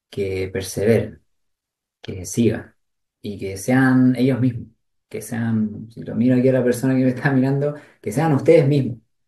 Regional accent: Chile; más que nosotros como somos chilenos

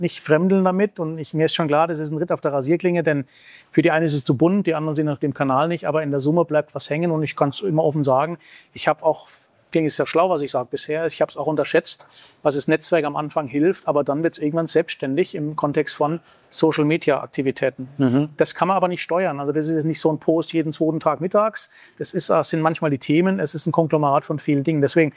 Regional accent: Baden-Württemberg, Germany; in Baden groß geworden

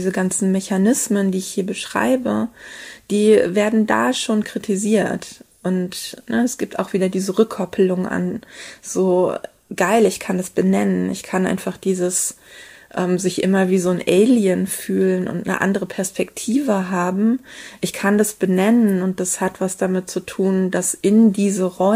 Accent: North Rhine-Westphalia, Germany; accent: Ruhr dialect; ich komme aus dem Ruhrgebiet und ich habe eigentlich früher Ruhrplatt gesprochen. Und das ist ein Dialekt, den habe ich mir abtrainiert

